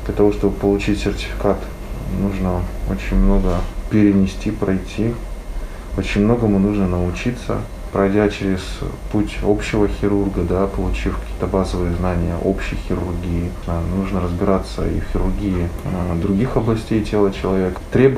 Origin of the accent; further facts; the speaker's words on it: Lodeynoye Pole, Leningrad Oblast, Russia; born there; now in Murmansk, Russia; Ну, я родился в Ленинградской области, в городе Ладейное поле. Это маленький городок.